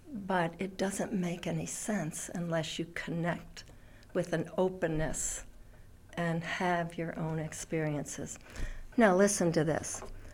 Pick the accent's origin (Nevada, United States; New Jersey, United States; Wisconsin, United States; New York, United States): New Jersey, United States; the older I get, the happier I am that I grew up in New Jersey, which was the world.